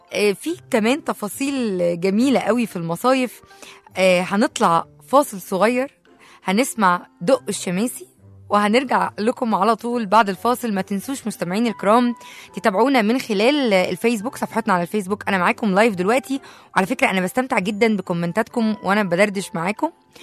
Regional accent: Cairo, Cairo Governorate, Egypt; هم مثلا لو من دمياط وإحنا يا سلام من القاهرة

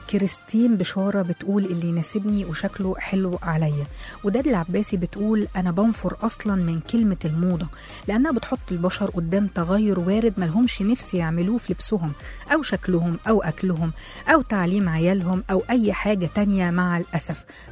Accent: Egypt; نعم احنا مصريين

